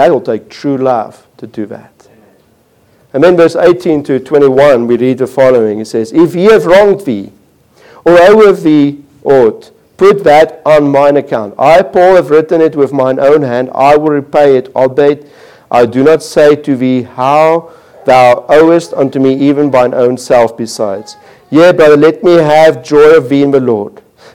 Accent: South Africa; now in United States; we come from South Africa

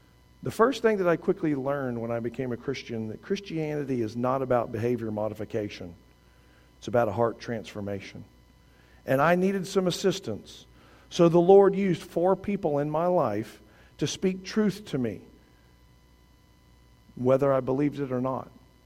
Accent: Atlanta, Georgia, United States; born there; I was born in Atlanta, Georgia, on the north side of the perimeter.

